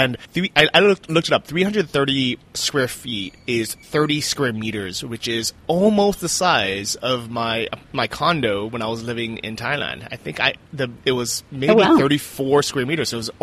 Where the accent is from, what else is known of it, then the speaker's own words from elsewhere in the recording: United States; be able to see, you know, a lot of my home country, you know, because there is so much to see in the U.S.